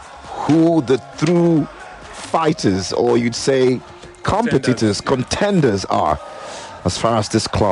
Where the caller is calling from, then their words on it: Akute, Ogun, Nigeria; from Akute.